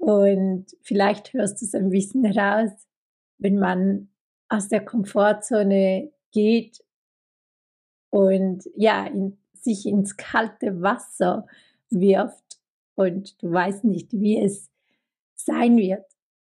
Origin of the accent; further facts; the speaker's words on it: Italy; Doch als Italienerin durfte ich das damals nicht so aussprechen.